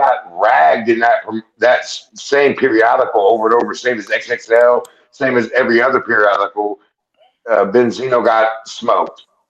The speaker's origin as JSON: {"language": "English", "region": "North Carolina", "country": "United States", "tie": "born or raised there", "also_born_or_lived": "Brockton, United States", "said": "But I was born in Brockton, Massachusetts. I was raised in North Carolina. I love my city. This is my city."}